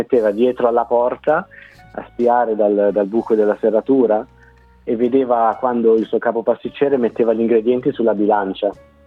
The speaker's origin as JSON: {"language": "Italian", "town": "Monza", "region": "Lombardy", "country": "Italy", "said": "io vengo da Monza, nord Italia ovviamente, e dall'età di 16 anni ho iniziato a lavorare in pasticcerie."}